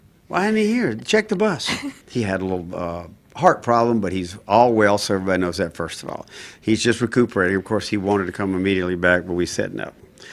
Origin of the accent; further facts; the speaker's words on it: Gulf Coast, United States; And I grew up on the Gulf Coast, and I am a child of the Mardi Gras and of hurricanes.